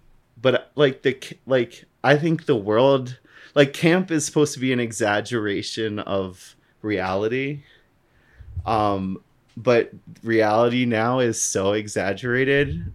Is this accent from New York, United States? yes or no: yes; Westchester, New York, United States; maybe like I have a more boring voice because like I'm from Westchester, I'm not like from the Bronx or whatever.